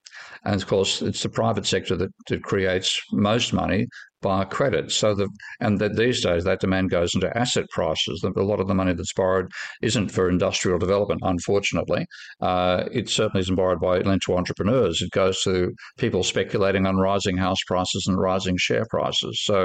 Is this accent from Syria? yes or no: no; Australia; now in United Kingdom; that's one thing I experienced when I moved to the UK from Australia, because in Australia, if you're renting a place, the landlord pays the council tax.